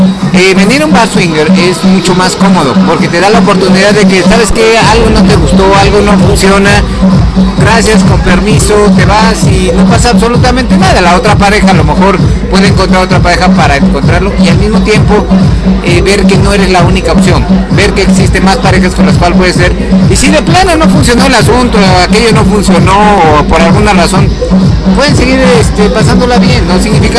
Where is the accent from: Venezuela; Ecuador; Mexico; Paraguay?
Mexico; Hay veces que nos cuesta trabajo decir que no como buenos mexicanos.